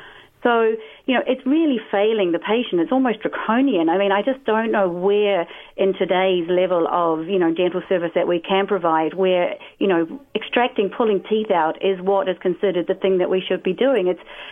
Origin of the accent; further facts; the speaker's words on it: New Zealand; I am the Kiwi.